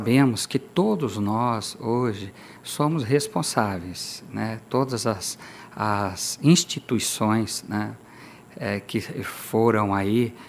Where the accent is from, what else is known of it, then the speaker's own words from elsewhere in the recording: Mato Grosso, Brazil; já estou aqui desde 2000, sou pantaneiro.